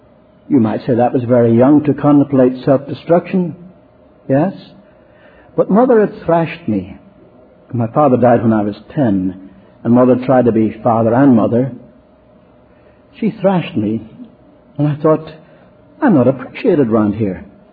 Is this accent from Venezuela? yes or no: no; Ireland; I told you I'm Irish by birth and upbringing.